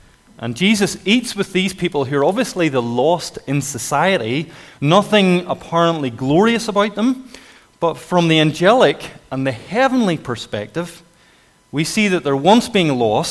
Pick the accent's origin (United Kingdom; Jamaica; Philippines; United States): United Kingdom; Northern Ireland; accent: North Antrim; I'm not from y'all originally. You can tell my accent. It's kind of North Antrim